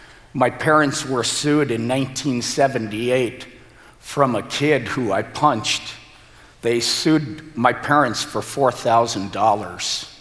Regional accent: Glendale, California, United States; I was born and raised in Glendale, California in the 1970s. I'm one of 10 children.

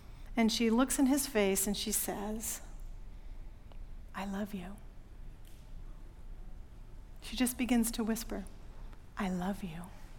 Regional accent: Portland, United States; I watched a story a couple of days ago from my hometown in Portland.

